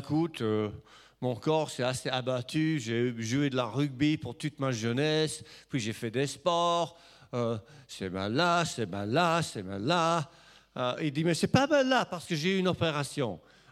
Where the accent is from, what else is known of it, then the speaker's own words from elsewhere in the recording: England, United Kingdom; French is a second language; parce que je suis anglais, hein